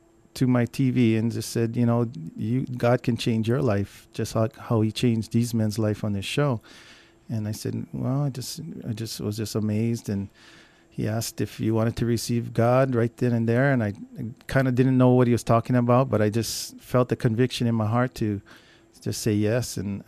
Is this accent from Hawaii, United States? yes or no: yes; Kaimuki, Hawaii, United States; I grew up in Kaimuki, up Wilhelmina Rise and Sierra Drive.